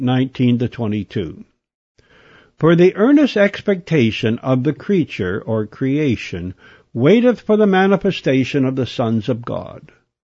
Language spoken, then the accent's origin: English; Canada; And I'm not just saying that because I'm a Canadian.